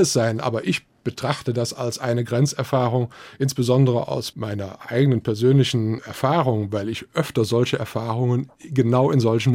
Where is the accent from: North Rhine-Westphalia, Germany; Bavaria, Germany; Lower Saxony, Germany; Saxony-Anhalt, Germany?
North Rhine-Westphalia, Germany; Cologne; accent: Rhenish; Ich bin ja Kölner und dann spreche ich dann auch so ein gepflegtes, adenauerisches Rheinisch.